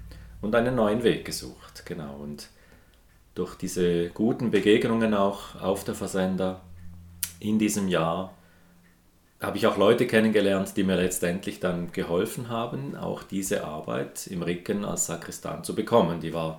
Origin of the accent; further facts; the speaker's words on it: Switzerland; also born or lived in Wil; ich bin 47 Jahre alt, bin Schweizer, habe den größten Teil meines Lebens in Wiel gewohnt.